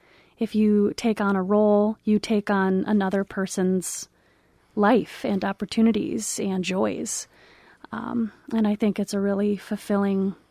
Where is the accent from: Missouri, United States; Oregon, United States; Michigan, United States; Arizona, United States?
Michigan, United States; Portage; Well, I was born and raised in Portage, went to Portage Northern.